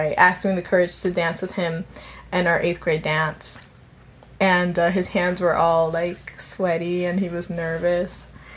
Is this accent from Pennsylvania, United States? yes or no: yes; Philadelphia, Pennsylvania, United States; So I'm from South Philadelphia, with roots in South America and the Caribbean.